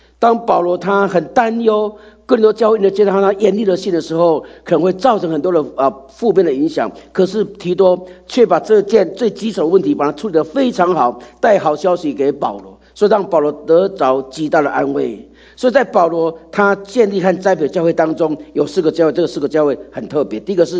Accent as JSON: {"language": "Chinese", "country": "Taiwan", "said": "讲这个不妨，因为我从台湾来"}